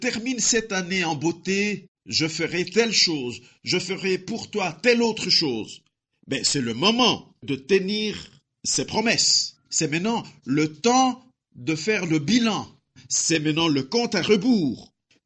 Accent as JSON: {"language": "French", "country": "DR Congo", "said": "chez nous, en RDC, on entend souvent ce tristement célèbre adage."}